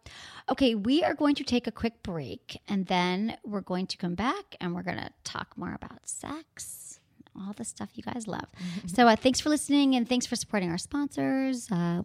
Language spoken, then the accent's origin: English; Midwest, United States; I'm from the Midwest, like air. I say long A's.